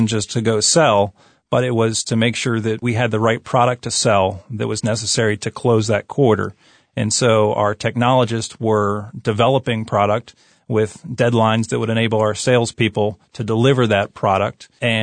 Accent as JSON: {"language": "English", "town": "Annapolis", "region": "Maryland", "country": "United States", "tie": "born or raised there", "lives_now": "Lancaster County, United States", "said": "I grew up in the Annapolis, Maryland area."}